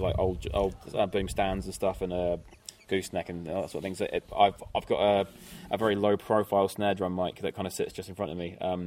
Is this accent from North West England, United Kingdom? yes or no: no; Plymouth, South West England, United Kingdom; selfishly, being from Plymouth, we got to play Plymouth Pavilions, which is like the kind of like big venue in my hometown.